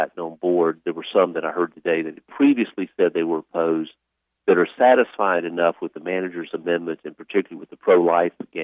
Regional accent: Mississippi, United States; One is, for my home state of Mississippi, we didn't expand Medicaid.

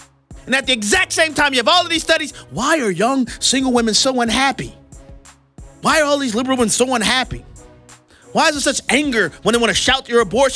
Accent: New Orleans, Louisiana, United States; in my hometown of New Orleans, Louisiana, there has never been anything but Democrat politicians.

